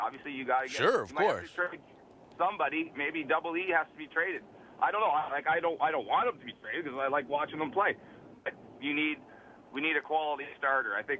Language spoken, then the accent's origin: English; Ontario, Canada; I'm from Ontario originally. I moved out here because I work for the federal government and they sent me out here.